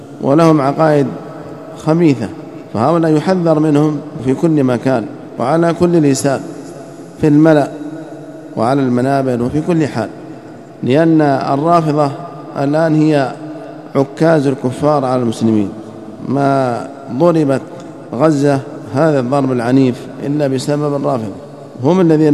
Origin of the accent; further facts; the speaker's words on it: Yemen; ويسمون بالحوثيين عندنا في اليمن،